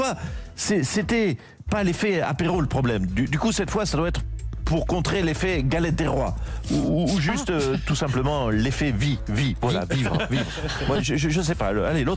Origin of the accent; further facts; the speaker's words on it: Lyon, Auvergne-Rhône-Alpes, France; oui, je suis lyonnais.